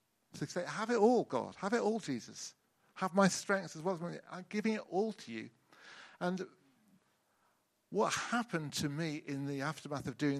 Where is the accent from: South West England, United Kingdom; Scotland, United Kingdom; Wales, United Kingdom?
South West England, United Kingdom; Wellington; I remember going back home to my hometown, which at that time was Wellington in Somerset.